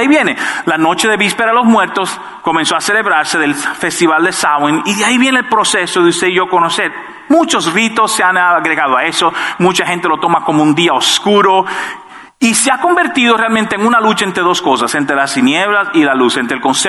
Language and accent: Spanish; Dominican Republic; Yo ni sabía que esa cuestión se celebraba hasta después que era adolescente en mi país. Yo vengo de República Dominicana